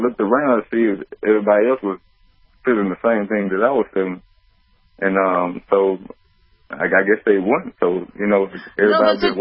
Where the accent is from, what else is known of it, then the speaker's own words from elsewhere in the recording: Mississippi, United States; now in Milwaukee, United States; I really can't tell because I'm from Mississippi.